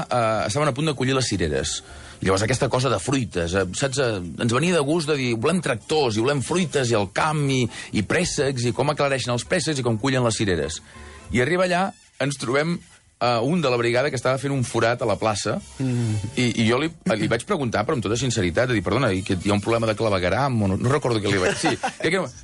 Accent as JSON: {"language": "Catalan", "town": "Sant Feliu de Buixalleu", "region": "Catalonia", "country": "Spain", "said": "jo sóc de Sant Feliu de Buixalleu. Escolta, el meu poble només surt per la tele quan hi ha desgràcies"}